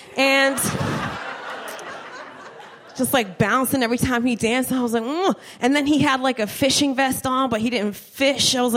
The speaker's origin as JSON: {"language": "English", "town": "Trenton", "region": "New Jersey", "country": "United States", "said": "Like, telling people, like, I'm from Trenton, and it was, like, Italian, Irish, and Polish was exotic."}